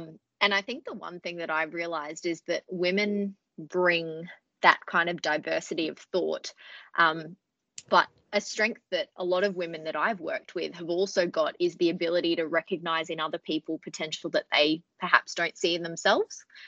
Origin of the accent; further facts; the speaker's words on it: Queensland, Australia; I grew up in Queensland and I'd never lived in Victoria until last year.